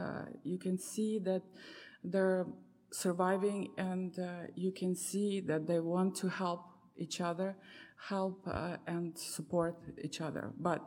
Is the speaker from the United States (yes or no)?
no; Kyiv, Ukraine; moved away as an adult; I'm from Ukraine. I'm from Kiev. Me and my daughter are here.